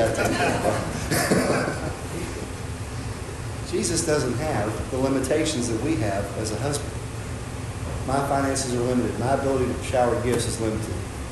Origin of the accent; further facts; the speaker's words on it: Texas, United States; You know, I came from Southeast Texas, which is really close to Southwest Louisiana